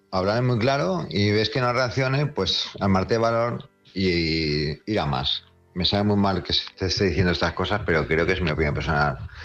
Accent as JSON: {"language": "Spanish", "town": "Palma", "region": "Balearic Islands", "country": "Spain", "said": "de Palma Mallorca"}